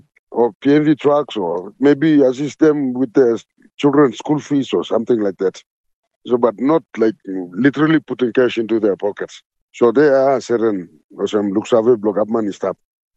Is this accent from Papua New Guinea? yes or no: yes; Enga, Papua New Guinea; Now I'm from Papua New Guinea. I'm from Enga